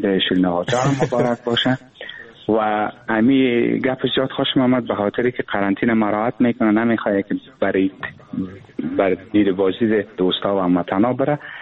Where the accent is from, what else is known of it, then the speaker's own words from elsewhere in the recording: Pul-e Khumri, Baghlan, Afghanistan; moved away as an adult; also born or lived in Kabul; now in Europe; اصل ما از ولایت بغلان هستیم. در پلاخمری به دنیا آمدیم، درس هم همونجا خواندیم. بعد از او باز کابل آمدیم تقریبا 8-9-10 سال کابل بودیم و 8-9 سال مال اروپا.